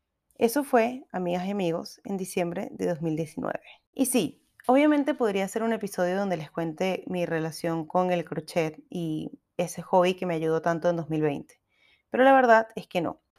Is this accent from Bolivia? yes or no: no; Venezuela; uno sabe identificar a otros venezolanos